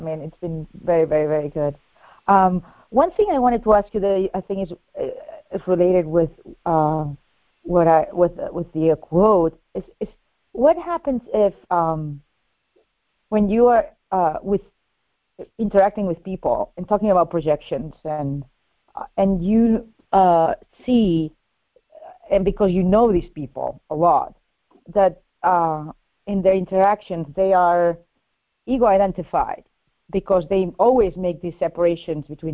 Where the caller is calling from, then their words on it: Connecticut, United States; from Connecticut.